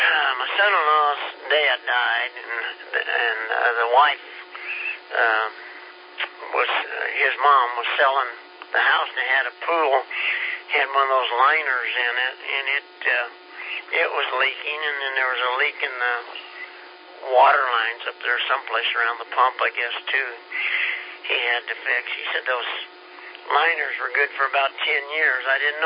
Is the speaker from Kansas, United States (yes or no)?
yes; Kansas, United States; I'm from Kansas, and those are wabbits.